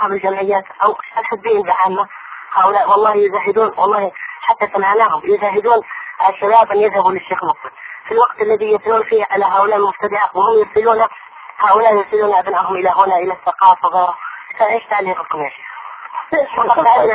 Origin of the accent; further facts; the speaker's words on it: Hadramaut, Yemen; عندنا في حضرموت